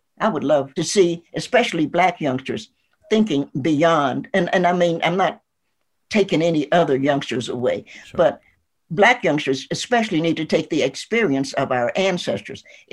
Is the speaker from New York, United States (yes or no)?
no; Ohio, United States; also born or lived in Tennessee; I'm an Ohioan, I grew up in Ohio. I was born in Tennessee